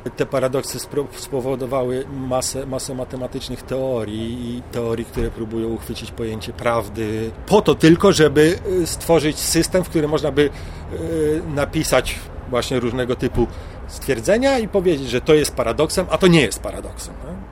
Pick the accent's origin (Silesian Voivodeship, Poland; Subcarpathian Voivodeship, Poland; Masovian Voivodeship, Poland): Masovian Voivodeship, Poland; Warsaw; Nie lubię Warszawy, nie czuję się tam dobrze, chociaż tam wyrosłem, tam się wychowałem.